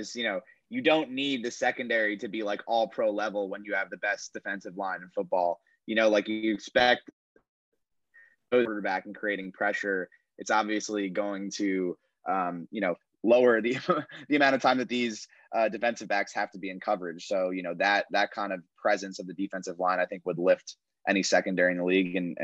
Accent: New York, United States; covering the Giants and growing up around New York, you know, you just know what supremely talented defensive line can get you.

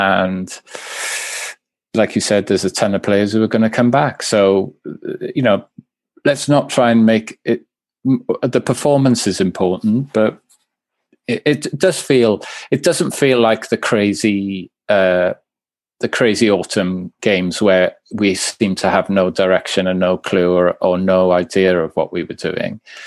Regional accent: Swansea, Wales, United Kingdom; I mean, you know, I'm from Swansea, you know.

